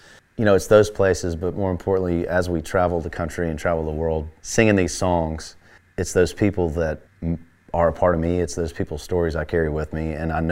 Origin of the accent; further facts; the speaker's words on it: Tullahoma, Tennessee, United States; It's a tip of the hat to my hometown. Well, every song on this album is something I've lived. That town made me who I am.